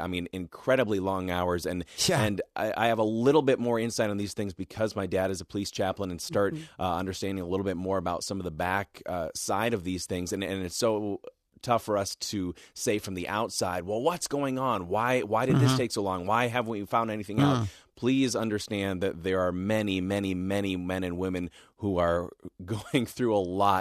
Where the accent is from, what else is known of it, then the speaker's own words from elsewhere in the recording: Rice Lake, Wisconsin, United States; I mean, and I grew up in Rice Lake, which meant I was in Barron all the time, to the library and the BACC and 4-H meetings and all those different things.